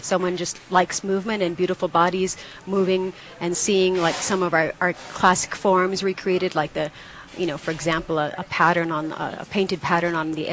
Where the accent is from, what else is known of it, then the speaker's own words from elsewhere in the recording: England, United Kingdom; born there; I was actually born in England because my mom was backpacking around in the 60s, and that was the place to have a baby for free.